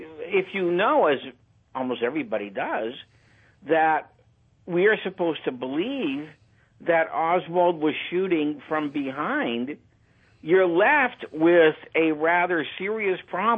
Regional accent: Erie, Pennsylvania, United States; I was at a bar in my hometown of Erie, Pennsylvania

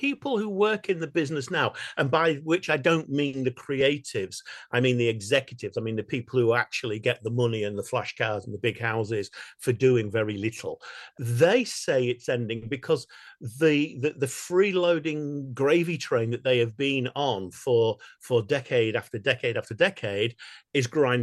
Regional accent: England, United Kingdom; I'm English.

